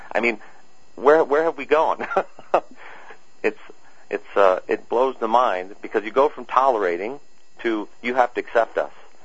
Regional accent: United States; Well, as an American, I'll agree with you.

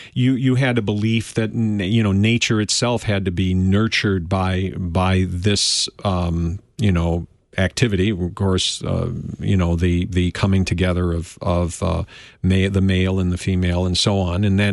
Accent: Milwaukee, Wisconsin, United States; the church that I grew up in Wisconsin, it was Grace Lutheran Church in Milwaukee

